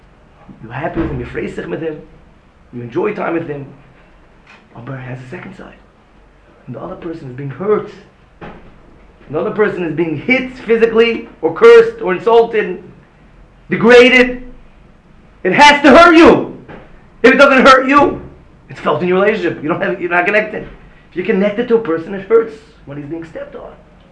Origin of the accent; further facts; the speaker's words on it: United States; As an American, it's something that, ugh, yeah, other cultures have absolutely no problem with it.